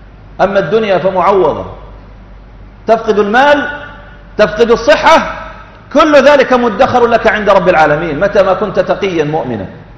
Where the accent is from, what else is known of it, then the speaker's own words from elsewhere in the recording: Saudi Arabia; قصة عن أحد التجار عندنا في السعودية